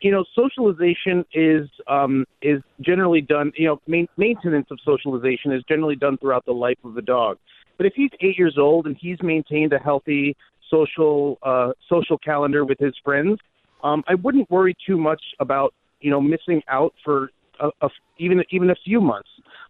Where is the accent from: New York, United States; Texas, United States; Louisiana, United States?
New York, United States; Manhattan; Manhattan is my hometown, and I had little tricks that I would use when I couldn't have a dog off leash somewhere.